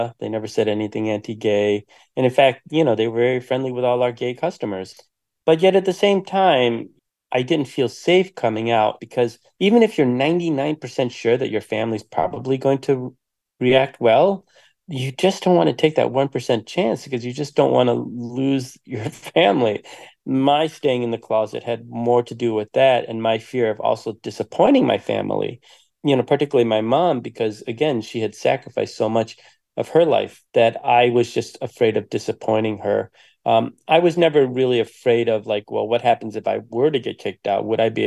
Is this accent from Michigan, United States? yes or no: yes; Detroit, Michigan, United States; moved away; I'm one of those people that did leave and didn't fight to improve my hometown, right? And to, you know, make sure that Detroit was coming back strong.